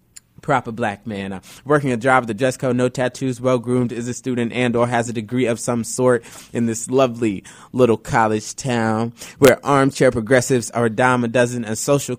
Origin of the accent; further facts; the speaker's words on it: Chapel Hill, North Carolina, United States; I think, so I'm from here. I'm from Chapel Hill.